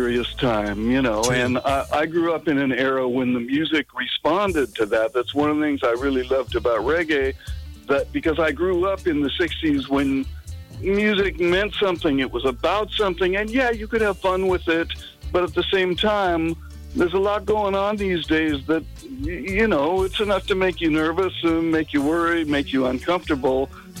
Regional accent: California, United States; But for me, I grew up in Southern California. I don't speak patois. I don't sing in patois.

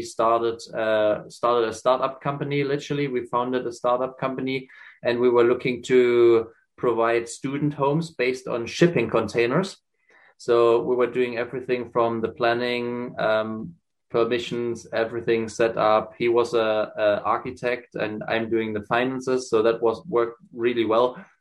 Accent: Germany; English is a second language; as you can hear from my accent, originally from Germany

